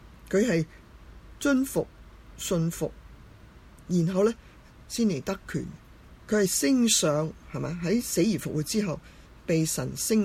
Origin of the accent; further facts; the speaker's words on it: Hong Kong; 咁但系其实咧，我哋香港人就其实好识过活噶。